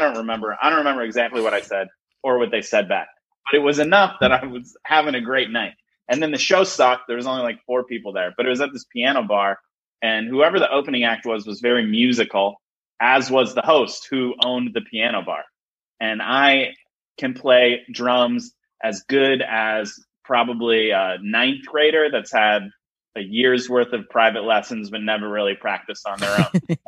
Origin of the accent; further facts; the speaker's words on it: Elkhart, Indiana, United States; Elkhart, I did like 2 years ago, I did a show in my hometown, Elkhart, and it was one of the most fun shows I ever did in my life.